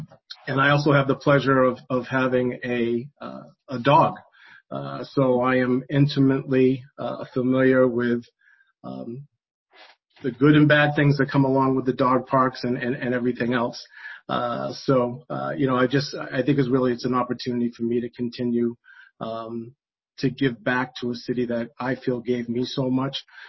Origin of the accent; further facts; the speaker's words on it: Newton, Massachusetts, United States; So I grew up in Newton. My family moved to Newton in 1976, so I went through Franklin Elementary School, Warren Junior High, which is no longer there, and then Newton North High School.